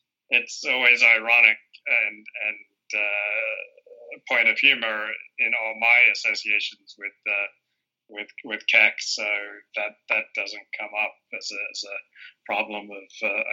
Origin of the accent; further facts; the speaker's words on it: Sydney, New South Wales, Australia; now in Los Angeles, United States; I'm from Sydney, but I live in Los Angeles.